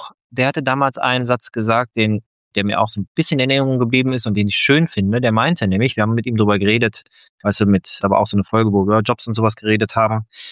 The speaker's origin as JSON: {"language": "German", "country": "Germany", "said": "da sind wir Deutsche ja so gebrannte Kinder"}